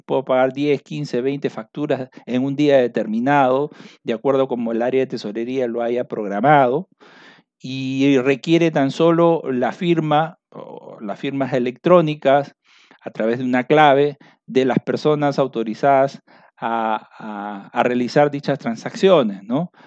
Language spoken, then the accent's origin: Spanish; Peru; por lo menos aquí en mi país, en Perú